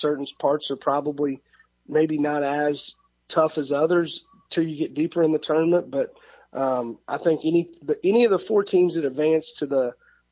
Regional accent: McLeansboro, Illinois, United States; Well, I grew up in McLeansboro.

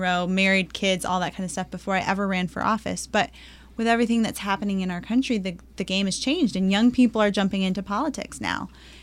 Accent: Juárez, Chihuahua, Mexico; moved away as an adult; also born or lived in El Paso, United States; We grew up in Mexico, right on the border between Juarez, Mexico, and El Paso, Texas. And after undergrad, I moved to work in Kabul, Afghanistan

